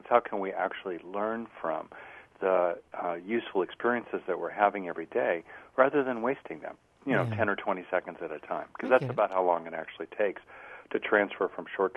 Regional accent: California, United States; You know, I'm from California, basically, mo better.

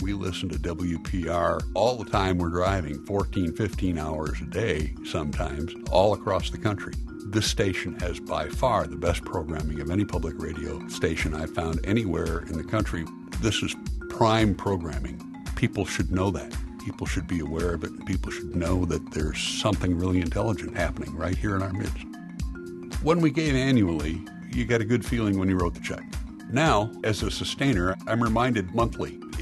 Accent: Brookfield, Wisconsin, United States; from Brookfield, Wisconsin.

